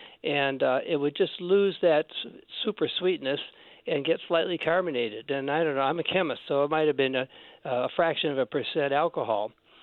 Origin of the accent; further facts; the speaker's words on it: Michigan, United States; now in New Market, United States; I'm from Michigan and live near a bunch of apple orchards.